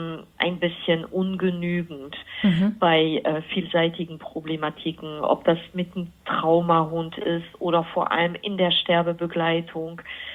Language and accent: German; France; German is a second language; moved away as an adult; now in Germany; Also ich komme erstmal aus Frankreich und ich bin aber seit fast 30 Jahren mittlerweile in Deutschland.